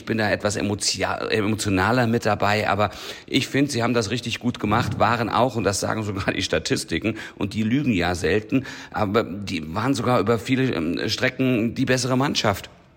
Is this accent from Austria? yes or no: yes; Austria; Also er hat eine Watschen verdient als Österreicher, muss man das so sagen.